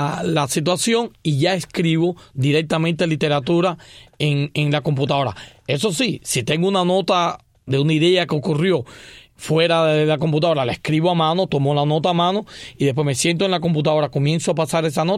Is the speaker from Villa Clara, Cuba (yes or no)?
no; Havana, Cuba; now in United States; Yo nací en La Habana y no soy de los que dicen otro más de La Habana. Ajá. Sí, nací en La Habana, viví en el barrio de Santo Suárez hasta el año 1980.